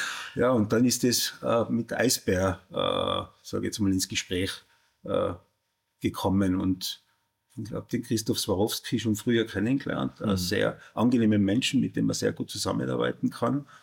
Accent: Innsbruck, Tyrol, Austria; ich komme aus Innsbruck, aus der Bergwelt, wie man so schön sagt

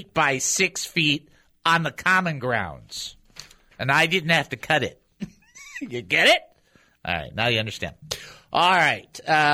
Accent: United States; Which is like, so as a person growing up in America, I'm like, what's that?

